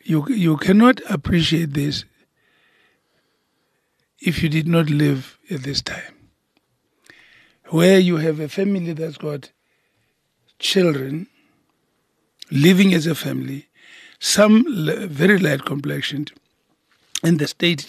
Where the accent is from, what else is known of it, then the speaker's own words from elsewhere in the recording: Kroonstad, Free State, South Africa; We lived, I mean, I grew up in Kroonstad, and there were so many of us, you know, families that were mixed, actually.